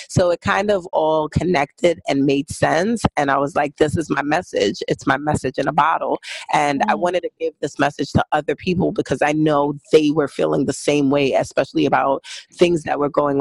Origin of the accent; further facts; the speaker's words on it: Brooklyn, New York, United States; now in Baltimore, United States; I am from Brooklyn, New York, but I live in Baltimore, Maryland, and I've been here for almost 10 years now.